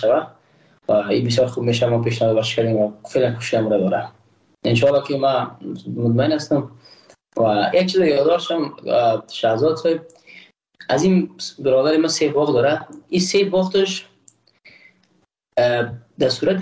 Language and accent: Persian; Afghanistan; ما یک افغان هستم